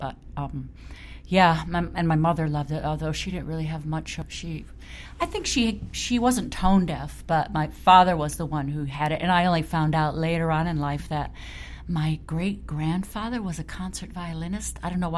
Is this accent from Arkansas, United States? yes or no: no; Detroit, Michigan, United States; But I grew up in Detroit, so I grew up with Motown